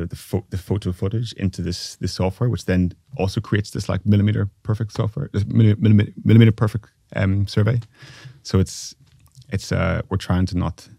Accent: Northern Ireland, United Kingdom; accent: Northern Irish; my accent's very strong. So if you can't understand me, just my strong, thick Northern Irish accent.

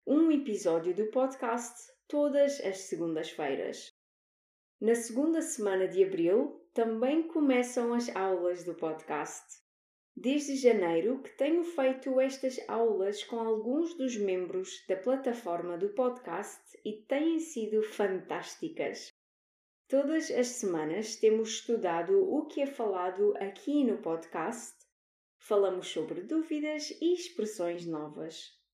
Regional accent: Albufeira, Algarve, Portugal; Em Albufeira, a cidade onde eu cresci

